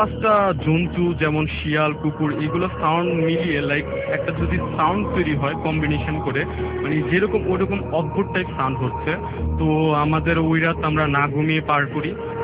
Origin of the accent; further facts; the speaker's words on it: Comilla, Chittagong Division, Bangladesh; আমার গ্রামের বাড়ি কুমিল্লায়